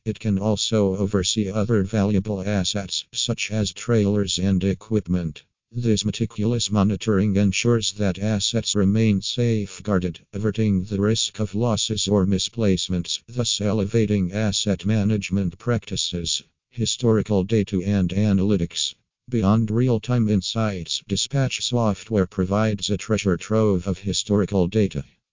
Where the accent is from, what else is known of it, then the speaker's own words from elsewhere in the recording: Pennsylvania, United States; from Pennsylvania and USA.